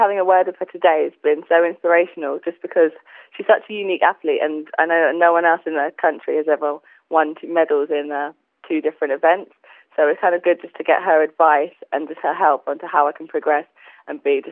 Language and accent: English; Croydon, London, United Kingdom; I'm from Croydon in the Surrey area